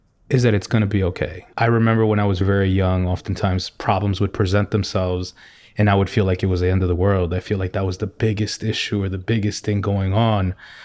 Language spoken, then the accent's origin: English; New York City, New York, United States; So yeah, growing up in Jackson Heights, my hobbies were, I loved playing sports with my friends.